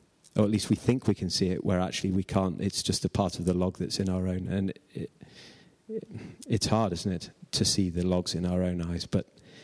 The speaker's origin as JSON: {"language": "English", "country": "United Kingdom", "said": "I'm British."}